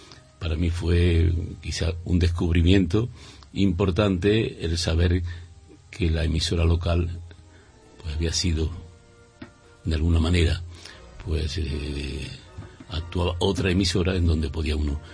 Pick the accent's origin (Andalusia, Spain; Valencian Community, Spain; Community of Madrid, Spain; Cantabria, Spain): Andalusia, Spain; Córdoba; born there; Yo nací en Córdoba y además en un barrio muy típico, muy cerca de San Lorenzo, entre San Lorenzo y San Andrés, en la calle Santa María de Gracia nací.